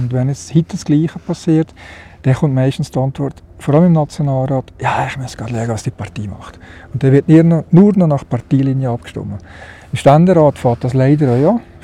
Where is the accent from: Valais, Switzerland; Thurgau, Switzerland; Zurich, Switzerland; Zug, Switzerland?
Valais, Switzerland; Meine Heimat und die ist hier. Und ich bin wirklich ein Heimweh-Walliser, das ist ja so.